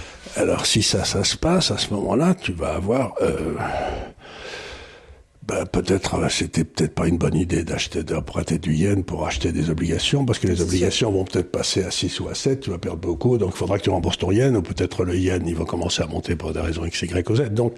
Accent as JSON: {"language": "French", "region": "Occitanie", "country": "France", "tie": "born or raised there", "said": "quand j'étais enfant, quand j'étais dans le Gers là-bas."}